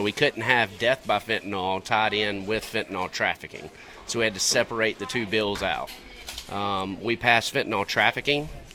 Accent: Rock Hill, South Carolina, United States; Born and raised in Rock Hill. Love the community.

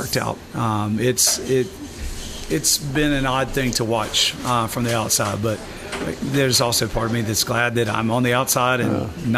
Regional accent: Rock Hill, South Carolina, United States; I grew up in Rock Hill in the Rock Hill School District.

